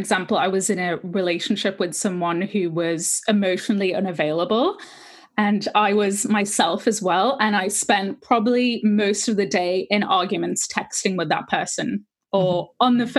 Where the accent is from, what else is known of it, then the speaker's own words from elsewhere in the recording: Switzerland; also born or lived in Newcastle, United Kingdom; So I'm from Newcastle, so in the northeast of England, but also my dad's from Switzerland. So I grew up over there.